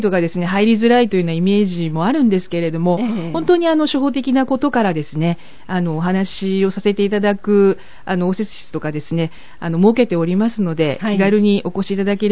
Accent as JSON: {"language": "Japanese", "region": "Osaka", "country": "Japan", "said": "関西の大阪の出身です。"}